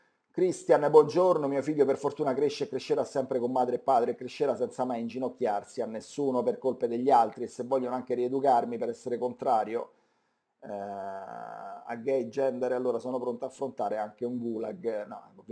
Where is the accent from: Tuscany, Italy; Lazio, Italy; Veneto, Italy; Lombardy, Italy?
Lombardy, Italy; Milan; sono di Milano